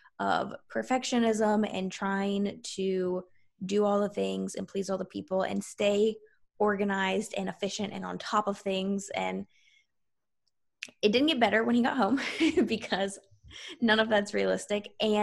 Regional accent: South Carolina, United States; now in Washington State, United States; When he first got transferred out to Washington State, which we're originally from South Carolina

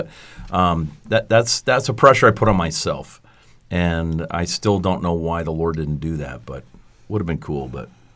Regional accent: Canada; I was a Canadian boy back in Canada

